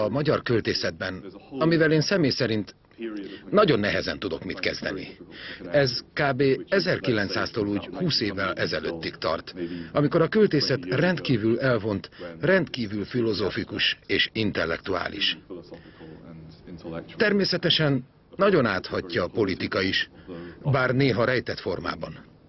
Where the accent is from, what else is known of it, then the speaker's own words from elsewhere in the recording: United Kingdom; now in Hungary; Én nagyon szeretek Magyarországon élni. Szerintem gyönyörű ország, és sokkal érdekesebb itt az élet, mint az Egyesült Királyságban, ahol felnőttem.